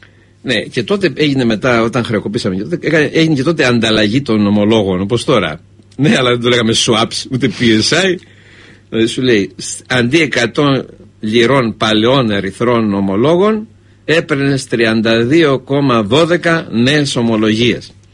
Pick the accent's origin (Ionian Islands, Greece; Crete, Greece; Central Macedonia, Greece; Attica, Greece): Crete, Greece; εγώ θα λέω με την πατρίδα μου που έχω το θάρρος να τα λέω κιόλας